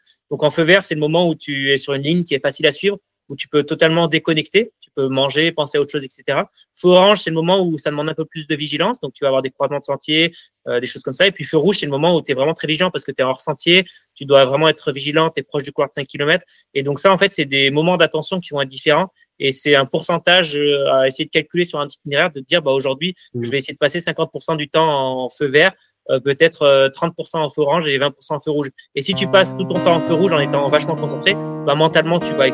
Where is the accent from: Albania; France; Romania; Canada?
France; Chagnon, Auvergne-Rhône-Alpes; Alors, j'ai 27 ans. Je suis originaire de Chagnon. C'est pas très loin de Saint-Étienne.